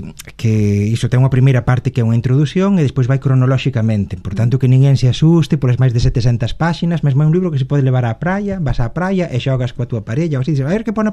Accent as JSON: {"language": "Galician", "region": "Galicia", "country": "Spain", "said": "Eu son galega"}